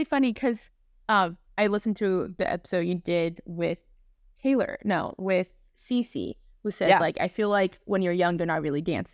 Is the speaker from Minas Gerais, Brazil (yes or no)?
yes; Belo Horizonte, Minas Gerais, Brazil; English is a second language; I'm from Brazil.